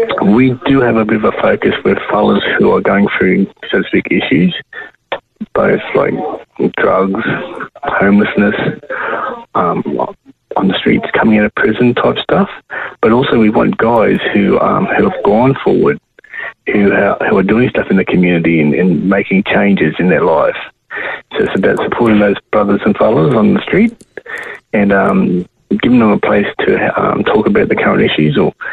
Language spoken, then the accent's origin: English; Ingham, Queensland, Australia; also born or lived in Townsville; now in Brisbane, Australia; So I was born in Townsville, stolen generation, put in Karama. I was fostered to a family in Ingham, where two other foster kids were living there as well. And then I moved to Brisbane just recently